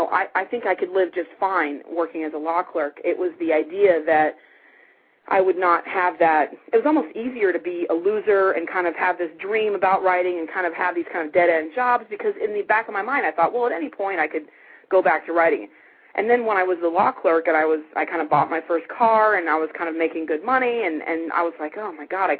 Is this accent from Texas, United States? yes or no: no; Pasadena, California, United States; I love LA. I was born and bred in Pasadena, and I mean, you know, Los Angeles does not have a good reputation in the world.